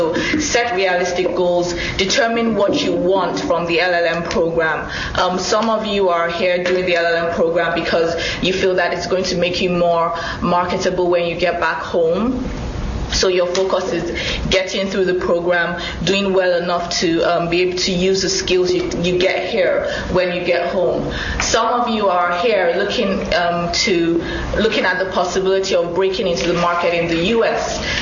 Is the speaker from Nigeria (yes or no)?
yes; Nigeria; I came in from Nigeria just about 3 months before I started the program